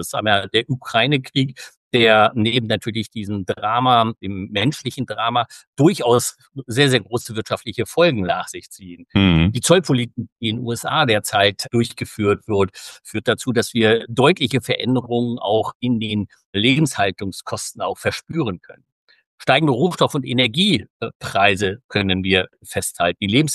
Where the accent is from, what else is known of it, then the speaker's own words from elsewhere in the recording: Baden-Württemberg, Germany; weit, weit weg von meinem Heimatland Baden-Württemberg. Wir sind hier gerade für 6 Monate im Forschungssemester in Palmerston North in Neuseeland.